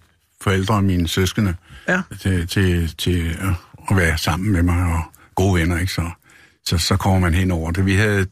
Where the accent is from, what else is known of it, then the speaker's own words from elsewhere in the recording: Frederiksberg, Capital Region of Denmark, Denmark; Jeg er fra Frederiksberg.